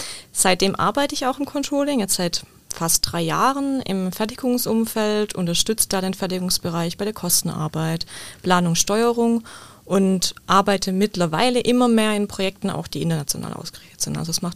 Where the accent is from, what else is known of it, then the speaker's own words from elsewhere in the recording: Baden-Württemberg, Germany; now in Stuttgart, Germany; Ich komme ursprünglich aus dem Kreis Heilbronn, wohne mittlerweile aber in Stuttgart, weil ich da dual studiert hatte